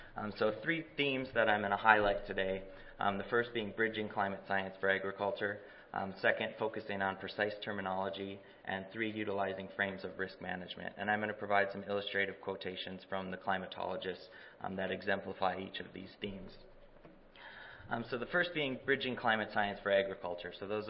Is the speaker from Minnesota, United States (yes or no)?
yes; Minnesota, United States; I'm very happy to be here in my home state of Minnesota